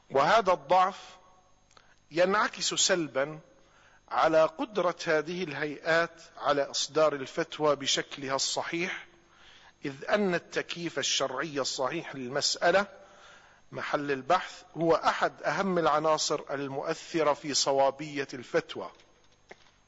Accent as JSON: {"language": "Arabic", "country": "Jordan", "said": "هيئة التأمين كما عندنا في الأردن أو البنك المركزي"}